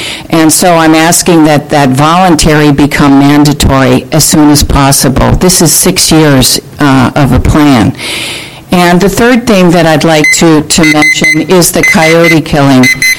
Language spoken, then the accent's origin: English; Seattle, Washington, United States; I'm from Seattle, Washington.